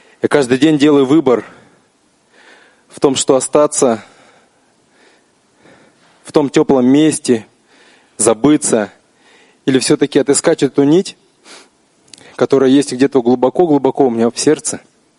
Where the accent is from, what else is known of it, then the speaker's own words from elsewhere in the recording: Novosibirsk, Novosibirsk Oblast, Russia; из Новосибирска.